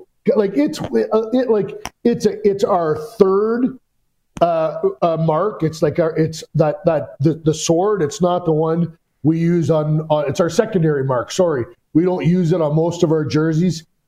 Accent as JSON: {"language": "English", "town": "Peterborough", "region": "Ontario", "country": "Canada", "tie": "born or raised there", "said": "I cheered for the Montreal Canadiens because, in my hometown in Peterborough, you could watch the Leafs on Channel 5, which came out of Toronto"}